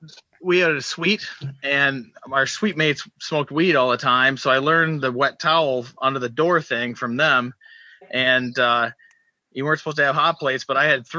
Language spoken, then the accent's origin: English; Kalamazoo, Michigan, United States; So when I came back from Michigan State to Kalamazoo in the summer, I rented an apartment because my parents didn't want me home.